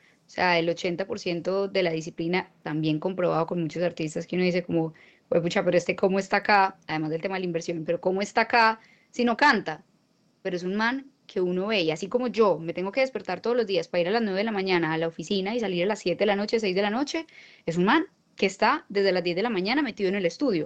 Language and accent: Spanish; Medellín, Antioquia, Colombia; now in Miami, United States; estamos tan lejos de casa con un artista de mi tierra, de Medellín